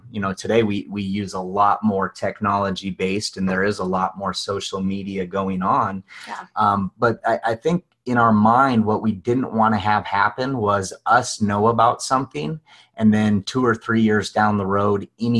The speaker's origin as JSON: {"language": "English", "region": "Wyoming", "country": "United States", "tie": "born or raised there", "also_born_or_lived": "Chicago, United States / Milwaukee, United States", "said": "we did not grow up in South Dakota. We grew up in Wyoming. We lived in, Chicago and then Milwaukee after I was done with graduate school."}